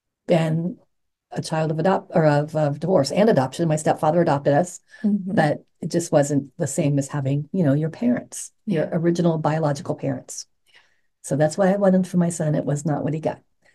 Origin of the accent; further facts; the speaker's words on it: California, United States; born there; I was born in California.